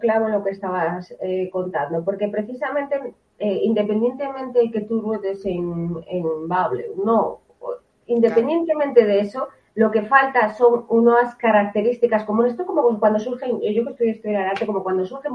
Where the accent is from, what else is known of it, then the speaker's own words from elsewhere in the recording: Asturias, Spain; yo de verdad como asturiano lo digo